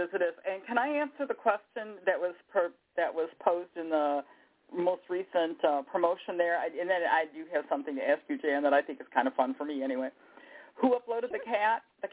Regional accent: Michigan, United States; Darlings, it is your Michigan compatriot.

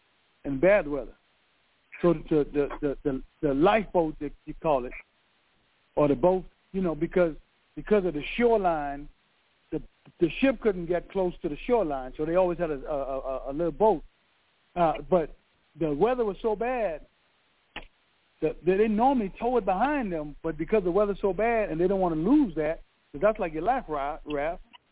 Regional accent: Bahamas; when I was growing up in the Bahamas

